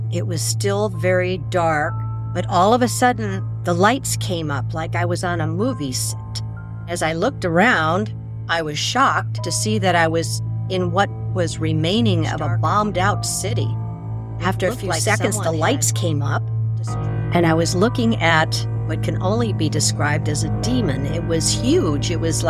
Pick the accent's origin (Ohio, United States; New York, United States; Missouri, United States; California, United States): Missouri, United States; St. Louis; born there; I was born in St. Louis, Missouri. My dad was in the military, so we moved often.